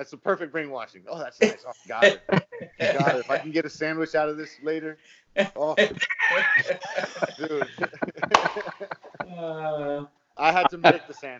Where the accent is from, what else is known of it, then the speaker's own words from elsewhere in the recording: New York, United States; I'm from New York originally, man, so there's something in the water.